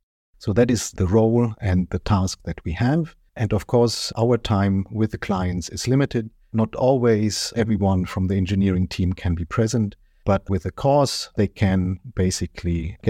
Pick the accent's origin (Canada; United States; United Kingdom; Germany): Germany; English is a second language; You might hear it from my accent. I'm born and raised in Germany.